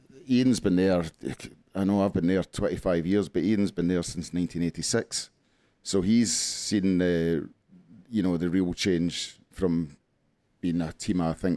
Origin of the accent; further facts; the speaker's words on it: Scotland, United Kingdom; because I come from the Costa del Clyde, and I was used to a sort of better weather.